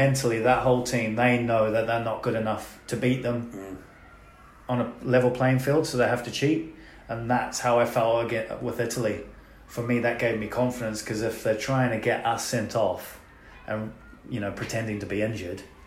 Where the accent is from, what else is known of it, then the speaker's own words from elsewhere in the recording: England, United Kingdom; I'm English, like my dad's English.